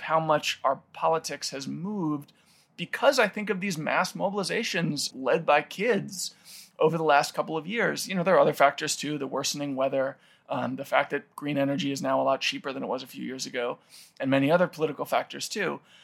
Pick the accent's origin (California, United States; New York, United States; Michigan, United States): New York, United States; I grew up in New York, so I lived in a city, felt that I was really protected from the forces of nature.